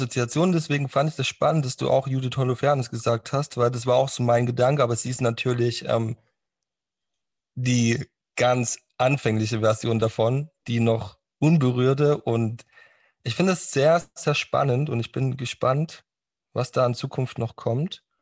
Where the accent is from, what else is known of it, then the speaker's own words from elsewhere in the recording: Saxony, Germany; Ich komme ja aus dem Osten, aus dem Tiefsten, aus Sachsen, und da hast du natürlich auch viel Plattenbauten.